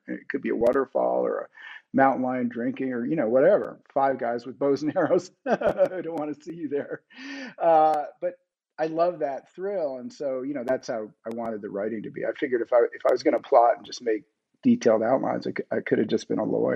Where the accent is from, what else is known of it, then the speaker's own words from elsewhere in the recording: Brooklyn, New York, United States; Yeah. I mean, I grew up in Brooklyn Heights, you know